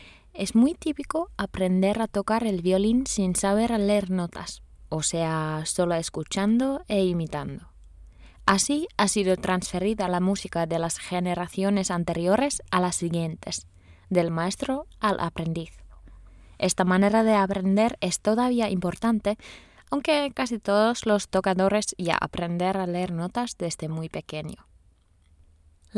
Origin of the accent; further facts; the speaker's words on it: Veteli, Central Ostrobothnia, Finland; pues yo misma soy de Veteli, el pueblo vecino de Kaustinen